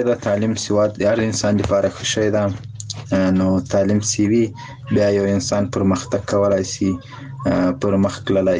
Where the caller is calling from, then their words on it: Ghazni, Afghanistan; د غزنی ولایت اوسیدونکی یم